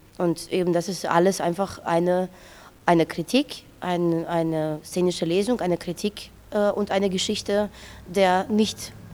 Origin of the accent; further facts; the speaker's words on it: Russia; now in Germany; Ich bin selber Russin und demonstriere viel